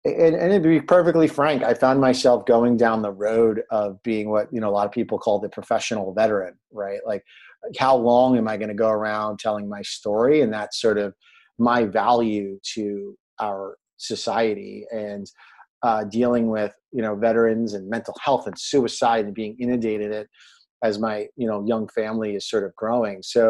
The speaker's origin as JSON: {"language": "English", "town": "Brooklyn", "region": "New York", "country": "United States", "tie": "born or raised there", "said": "To go back, we're from Southern Brooklyn. So we grew up around Coney Island."}